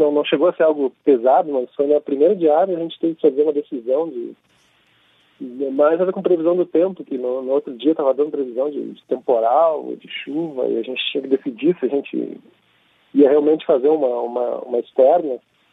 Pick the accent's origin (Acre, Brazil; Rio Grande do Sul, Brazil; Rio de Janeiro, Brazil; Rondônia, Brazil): Rio Grande do Sul, Brazil; Porto Alegre; Isso, a gente é aqui de Porto Alegre, né?